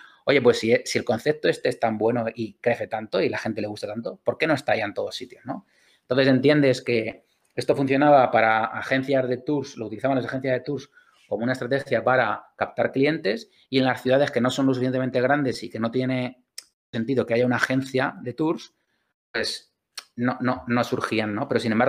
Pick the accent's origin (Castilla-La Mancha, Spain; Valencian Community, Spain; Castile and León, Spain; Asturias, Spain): Castilla-La Mancha, Spain; La Roda; Yo soy de La Roda, de Albacete. La Roda es un sitio con cero turismo.